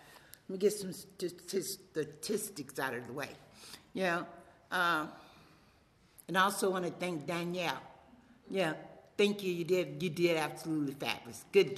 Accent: Louisiana, United States; And I say, I'm from Louisiana. You know, can't you tell by the accent?

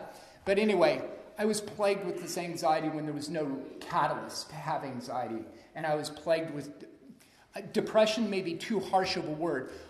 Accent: Portland, Oregon, United States; so I grew up in Portland, Oregon, the suburbs of Portland, Oregon, and grew up in a fairly kind of middle to upper middle class area

